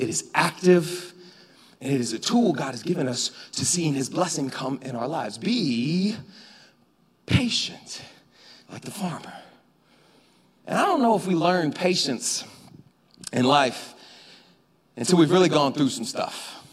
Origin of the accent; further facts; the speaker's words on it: the South, United States; I'm from the South.